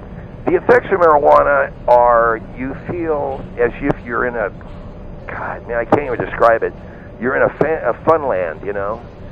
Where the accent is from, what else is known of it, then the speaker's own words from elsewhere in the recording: East Coast, United States; I come from the East Coast, a part of the East Coast, where we swallow our L's, okay?